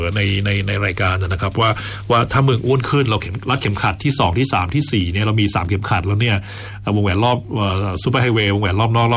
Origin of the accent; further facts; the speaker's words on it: Chiang Mai, Thailand; ของล้านนาเรามีความภาคภูมิใจนะครับในประเพณีวัฒนธรรมเราภาษาเรานะครับตัวอักขระเขียนหรือแม้กระทั่งจริตที่เราเป็นคนเชียงใหม่แบบนี้